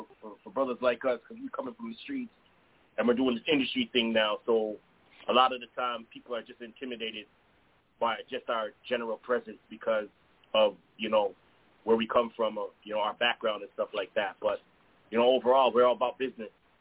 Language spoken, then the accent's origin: English; Montreal, Quebec, Canada; growing up in Montreal, you know, you have the French and English. Then you have all type of little wars in between that. Like, us being West Indian dudes